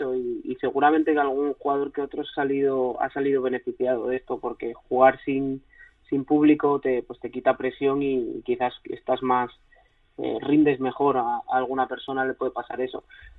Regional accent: Zaragoza, Aragon, Spain; moved away; Llevo mucho tiempo fuera y estoy bien, la verdad que me han ido bien las cosas. Ha sido un camino largo desde que salí de Zaragoza, dando vueltas por el mundo

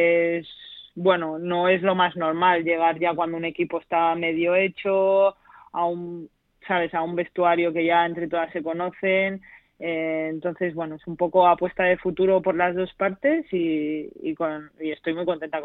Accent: Spain; como las españolas que estaban y que estábamos fuera, pues tengamos ya ganas de volver aquí

